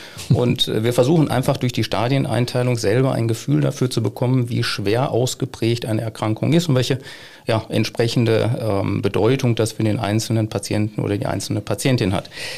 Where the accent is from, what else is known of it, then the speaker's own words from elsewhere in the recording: North Rhine-Westphalia, Germany; im Ruhrgebiet, da wo ich herkomme